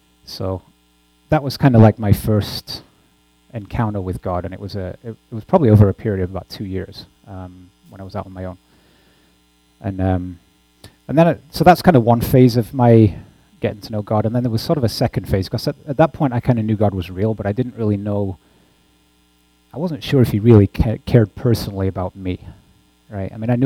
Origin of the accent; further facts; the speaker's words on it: Yorkshire and the Humber, United Kingdom; moved away as an adult; also born or lived in Newcastle; I grew up in Yorkshire, which is also a fairly thick accent. Then I went up to Newcastle, where it's even worse.